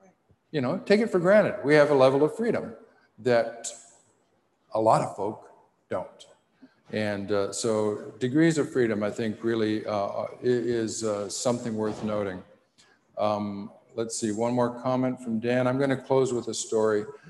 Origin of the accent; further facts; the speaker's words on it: Western Canada, Canada; We grew up in Western Canada